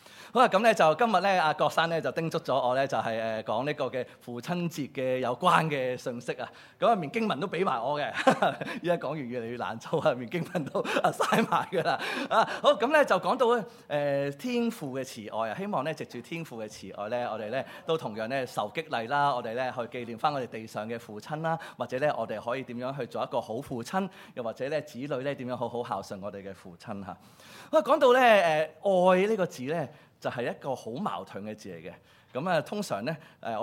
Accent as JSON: {"language": "Cantonese", "region": "Guangdong", "country": "China", "said": "咁我哋廣東人咧就分得幾出嘅。"}